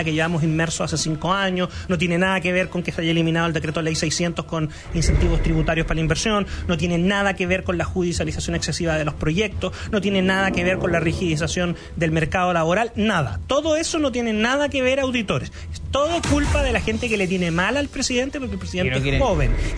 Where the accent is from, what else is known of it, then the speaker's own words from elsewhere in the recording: Atacama, Chile; Mi tierra de Atacama, a la que mando un saludo, le dio un 66%